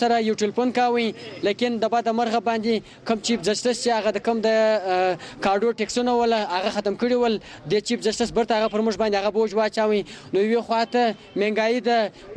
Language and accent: Pashto; Chaman, Balochistan, Pakistan; زه د چمن یو هم شیری